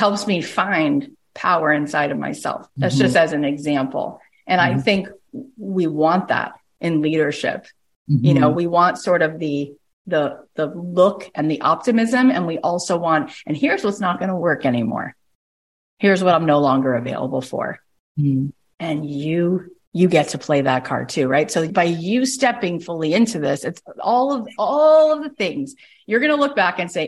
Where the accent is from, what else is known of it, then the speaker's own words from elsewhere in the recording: Canada; I'm also Canadian.